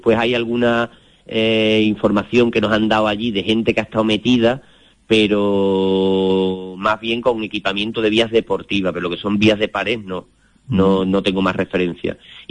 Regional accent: Seville, Andalusia, Spain; now in Málaga, Spain; somos los 4 somos de Sevilla, aunque yo ahora mismo no vivo en Sevilla, vivo en Málaga

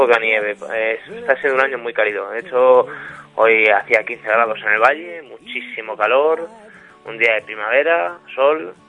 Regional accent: Madrid, Community of Madrid, Spain; Yo soy madrileño y le sigo desde hace muchos años.

